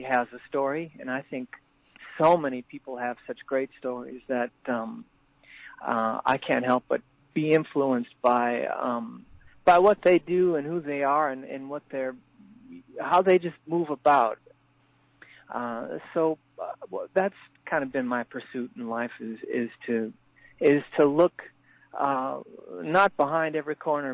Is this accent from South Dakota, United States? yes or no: no; Grand Forks, North Dakota, United States; I have roots in North Dakota is where I'm from, in the town of Grand Forks.